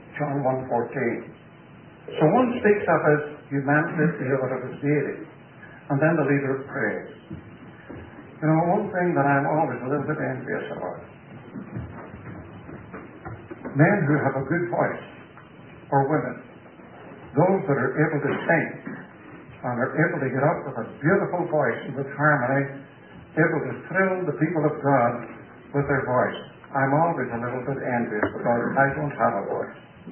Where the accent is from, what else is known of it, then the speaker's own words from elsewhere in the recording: Ireland; Now, I'm not sentimental, although I'm an Irishman, and we're blamed for that.